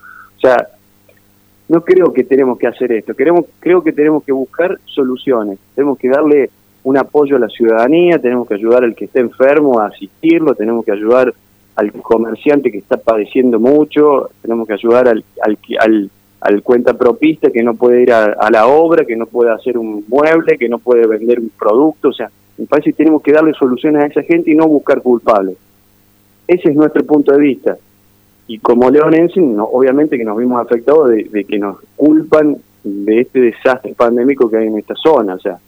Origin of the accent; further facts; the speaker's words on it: Córdoba, Argentina; somos todos argentinos, somos todos hermanos, somos todos ciudadanos, somos todos cordobeses.